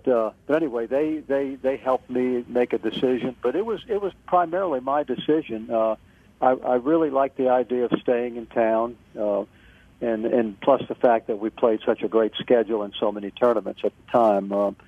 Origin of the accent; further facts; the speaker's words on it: New Orleans, Louisiana, United States; I got to stay in my hometown, which, you know, there are pros and cons